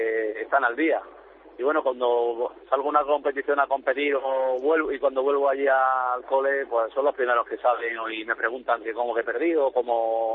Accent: Guadix, Andalusia, Spain; crecí como persona a nivel personal allí en Guadix, y bueno, pues que allí en mi pueblo, donde pasé tanta hora y que, por supuesto, donde inicié toda mi trayectoria deportiva

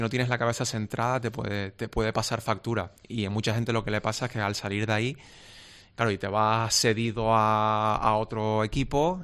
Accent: Tenerife, Canary Islands, Spain; al final el equipo de mi tierra es el Tenerife

